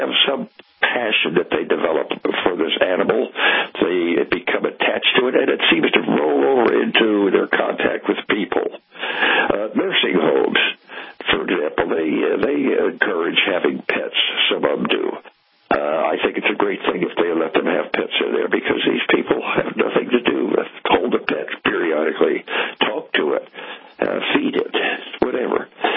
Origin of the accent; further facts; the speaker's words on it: New Jersey, United States; First of all, I was born and raised in New Jersey, went to high school there